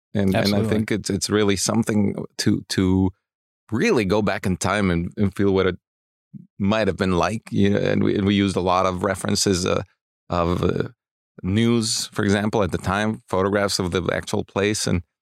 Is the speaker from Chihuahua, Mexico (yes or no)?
no; Mexico City, Mexico; I grew up in Mexico City, but an uncle of mine lived in Los Angeles.